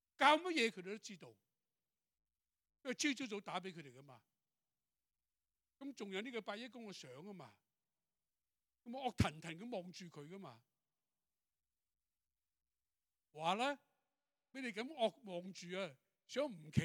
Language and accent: Cantonese; Shanghai, China; 因为我这种是海派，即是我上海人来的，很阔的